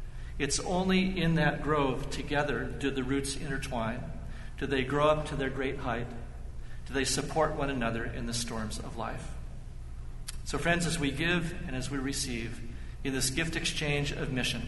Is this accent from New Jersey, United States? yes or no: no; California, United States; In my home state, California, in the northern areas, there are the great redwood forests.